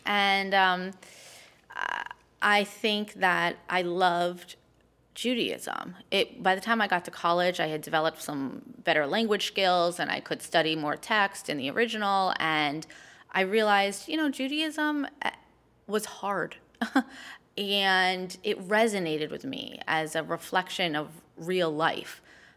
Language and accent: English; New York, United States; A lot of that is because I'm a New Yorker. So in New York, I have this huge, amazing opportunity to be exposed to Jews that are like me and Jews that are not like me.